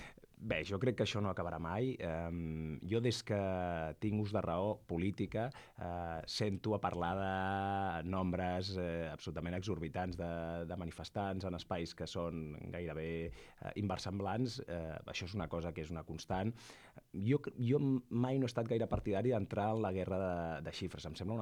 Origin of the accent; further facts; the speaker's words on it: Catalonia, Spain; consideren que els catalans que no som nacionalistes som menys catalans